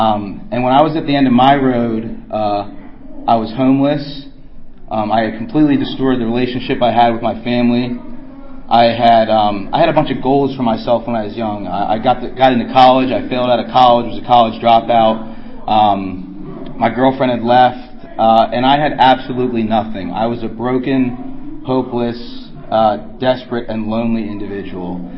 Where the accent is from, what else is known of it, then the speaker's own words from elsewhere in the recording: Towson, Maryland, United States; I grew up in Towson, and both of my parents have great careers.